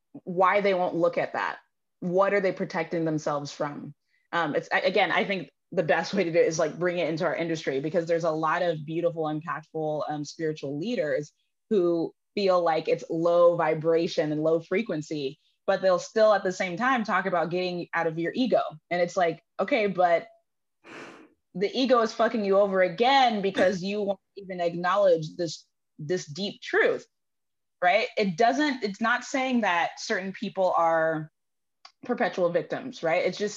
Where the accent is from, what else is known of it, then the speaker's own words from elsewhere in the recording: Dallas, Texas, United States; now in Austin, United States; I'm here in Austin, Texas. I've been here for almost 10 years, but originally from Dallas. So I'm a Texan